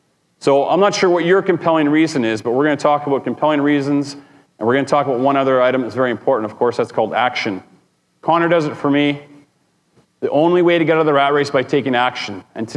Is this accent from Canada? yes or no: yes; Edmonton, Alberta, Canada; Again, I'm from Edmonton, Alberta. It's about 1 million people.